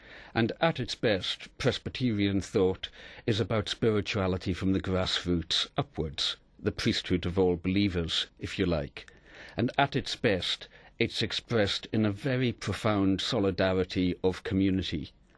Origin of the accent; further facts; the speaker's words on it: Isle of Lewis, Scotland, United Kingdom; also born or lived in England; Presbyterian, I grew up on the Isle of Lewis. Although I was born in England, that has very little impact upon my identity. I grew up in the Isle of Lewis of a father who was a doctor in a rural community, and it was a profoundly Presbyterian community